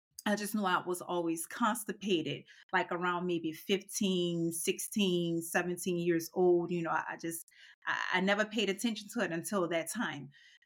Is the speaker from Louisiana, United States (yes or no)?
yes; New Orleans, Louisiana, United States; I grew up in New Orleans and a native, and we have some amazing foods.